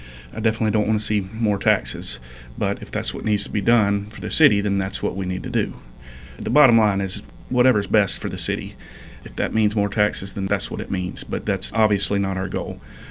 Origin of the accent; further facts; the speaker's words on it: Cartersville, Georgia, United States; I am from Cartersville. I've lived here most of my life.